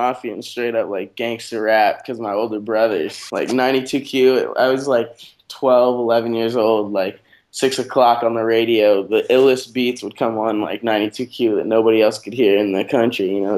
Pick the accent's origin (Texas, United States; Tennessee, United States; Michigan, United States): Tennessee, United States; Nashville; also born or lived in Brooklyn, New York; now in Asheville, United States; We were actually born in Brooklyn, New York, and then raised in Nashville, Tennessee. I didn't move to Asheville till I went to college.